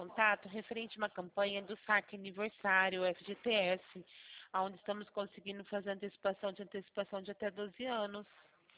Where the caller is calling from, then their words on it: São Carlos, São Paulo, Brazil; Eu estou localizada no interior de São Paulo, na cidade de São Carlos.